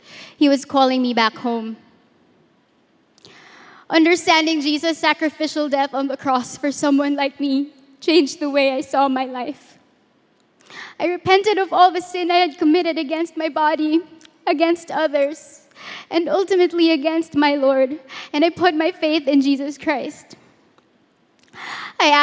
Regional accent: Manila, Metro Manila, Philippines; I am an only child born and raised in Tondo, Manila.

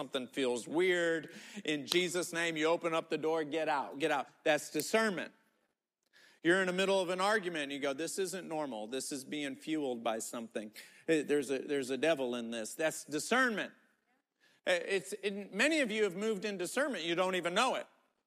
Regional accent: United States; I'm this American guy. They don't know me.

